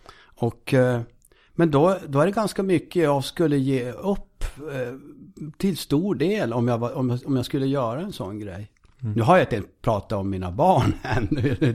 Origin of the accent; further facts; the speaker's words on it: Norrbotten County, Sweden; Jag är ju ändå norrbottning någonstans. Alltså, absolut är jag norrbottning.